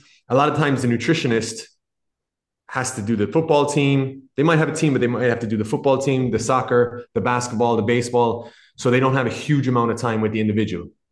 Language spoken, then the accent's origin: English; Ireland; accent: weird halvesy accent; moved away as an adult; also born or lived in Boston, United States; now in United States; I'm hailing from Ireland, so I have this weird halvesy accent. I was born in Boston, so moved back to Ireland very young, lived most of my kind of adolescent life there, and then I ended up moving back here about 5-6 years ago.